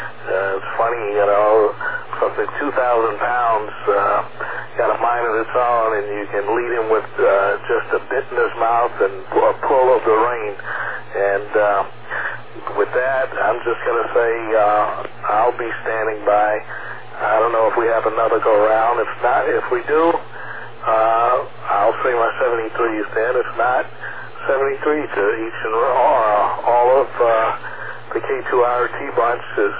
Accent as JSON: {"language": "English", "region": "Texas", "country": "United States", "said": "You know I'm a Texan, so I do know how to ride horses."}